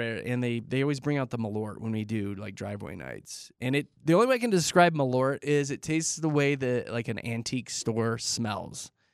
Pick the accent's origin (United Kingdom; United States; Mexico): United States; Lakewood; So I'm from Lakewood.